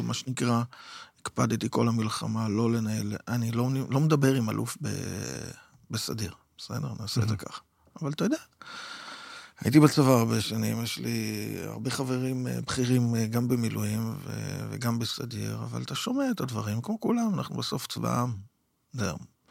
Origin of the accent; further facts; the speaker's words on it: Northern District, Israel; אני בן הגליל, ויש לזה משמעות